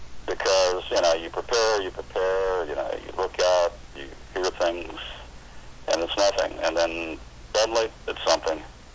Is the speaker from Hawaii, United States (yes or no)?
yes; Hawaii, United States; I guess because of my growing up in Hawaii, there are good Asians and bad Asians